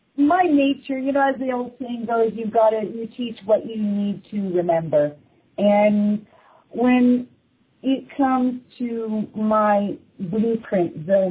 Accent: Ontario, Canada; she is a fellow Canadian, like I am. I'm from Ontario, Canada

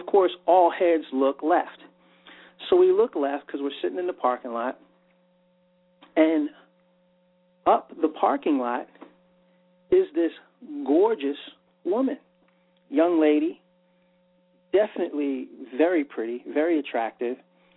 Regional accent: New York City, New York, United States; I was an inner city kid growing up in New York, spent a lot of time in the Bronx and stuff like that.

